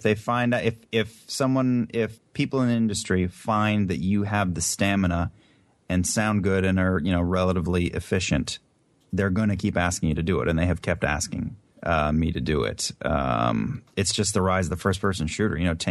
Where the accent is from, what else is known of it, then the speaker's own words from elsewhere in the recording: New Jersey, United States; accent: New Jersey; It's not corny. I'm from New Jersey, man. That's my real. That is my native accent.